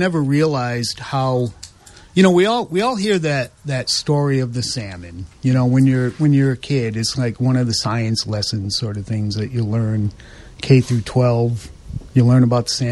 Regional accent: East Coast, United States; But you know, I grew up on the East Coast, and the salmon were already long gone from the rivers by then.

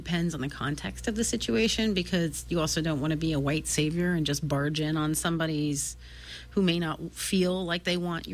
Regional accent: California, United States; now in Forest Ranch, United States; I was born in Southern California. I lived in a rural community as a kid. Pretty much, I lived in a lot of rural communities of Northern California, Arcata, where I live now in Forest Ranch.

